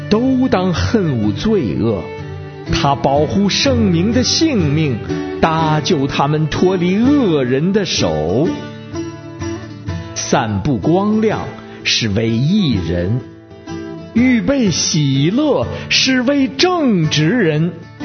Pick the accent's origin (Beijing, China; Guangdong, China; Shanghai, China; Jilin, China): Beijing, China; 我是北京的